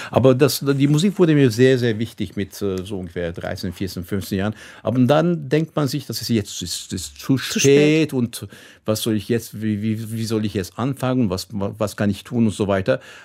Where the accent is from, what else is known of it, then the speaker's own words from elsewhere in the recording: Istanbul, Turkey; German is a second language; als Türke, als Istanbuler, das ist mir mehr wichtiger, als Türke zu sein, sagen, also ein Bürger von Istanbul, das ist mir sehr wichtig. Das ist wirklich, das hat so viel zu tun mit wer ich bin.